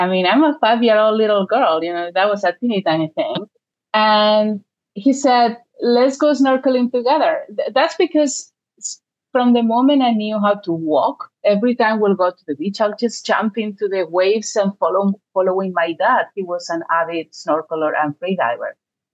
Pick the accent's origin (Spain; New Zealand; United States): Spain; Barcelona, Catalonia; By accident of geography and history, I was born and raised in Barcelona.